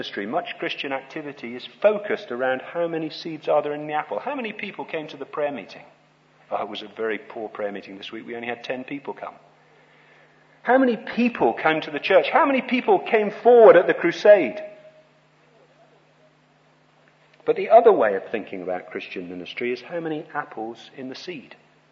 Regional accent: England, United Kingdom; Or in the rubbish, as we should say as an Englishman.

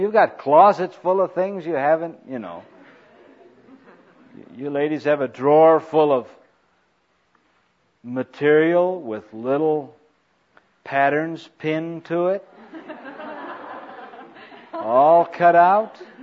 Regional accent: United States; I'm a Christian, I'm an American, I'm a citizen, I'm a taxpayer and a voter and a lot of other things, but I'm not a disciple.

